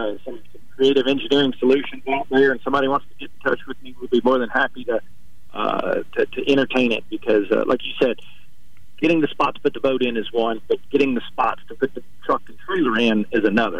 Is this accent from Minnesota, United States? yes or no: no; Kentucky, United States; born there; now in Alabama, United States; I was born in Kentucky, live in Alabama.